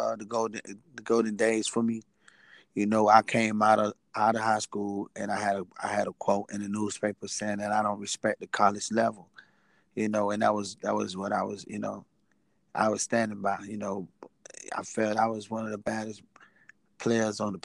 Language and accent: English; Miami, Florida, United States; Hey, man, I'm from Scott Projects, the biz zap by the tracks, you know, the home team side, Little City, born and raised, you know.